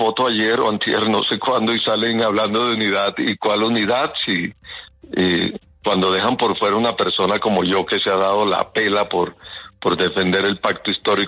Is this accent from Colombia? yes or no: yes; Caribbean coast, Colombia; now in Bogotá, Colombia; Usted sabe que yo soy costeño y yo llevo 31 años en Bogotá